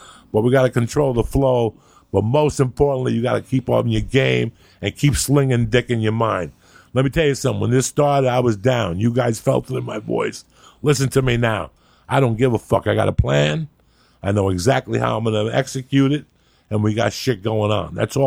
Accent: North Bergen, New Jersey, United States; Look at my hometown of North Bergen. Number 2 in the fucking state of New Jersey.

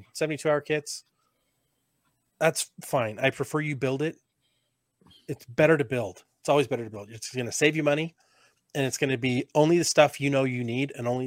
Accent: Colorado, United States; also born or lived in Idaho; I'm originally from Idaho, grew up in Colorado, but is in Idaho.

